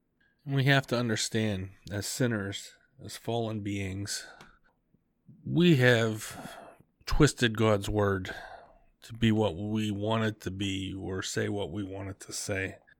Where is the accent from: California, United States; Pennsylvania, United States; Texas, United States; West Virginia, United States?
Pennsylvania, United States; Pittsburgh; I am from Pittsburgh, Pennsylvania. We're just outside in a small city called Washington.